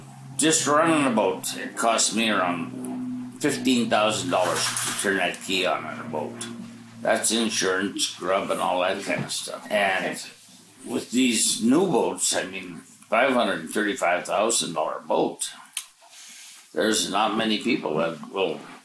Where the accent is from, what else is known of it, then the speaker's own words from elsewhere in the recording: Dillingham, Alaska, United States; I said, "I fish for CWF Eacock. And I'm from Dillingham."